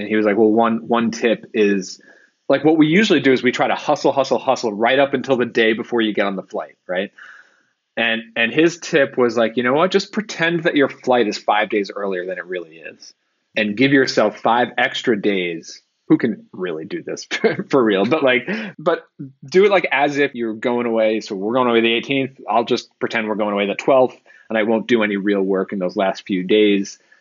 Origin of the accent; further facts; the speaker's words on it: Long Island, New York, United States; We're from Long Island, New York. We call it Oregon over here.